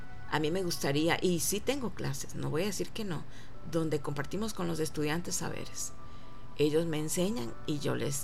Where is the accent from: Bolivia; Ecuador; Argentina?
Ecuador; now in Venezuela; yo soy ecuatoriana, tengo viviendo aquí como 18 años. Amo este país. Nací en el Ecuador y Venezuela está en mi corazón siempre